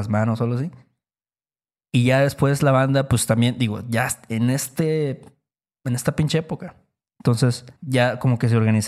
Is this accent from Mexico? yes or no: yes; Veracruz, Mexico; Incluso, por ejemplo, nosotros somos de Veracruz.